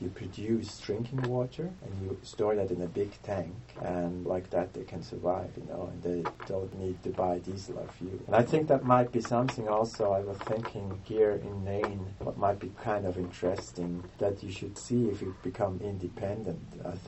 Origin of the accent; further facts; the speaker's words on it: Switzerland; English is a second language; We are from Switzerland, so it's not sure if my children would be able to join the school here when we would overwinter